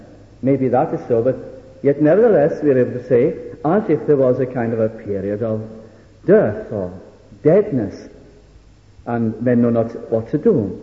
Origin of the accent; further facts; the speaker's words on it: Wales, United Kingdom; And also in the history of our nation, as Welsh people, that we can point historically to great times.